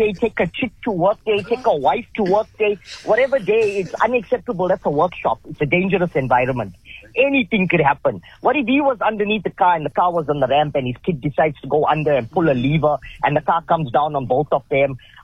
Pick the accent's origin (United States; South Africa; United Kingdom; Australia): South Africa; Johannesburg, Gauteng; Firstly, I'm not from Durban. I am born and raised in Johannesburg.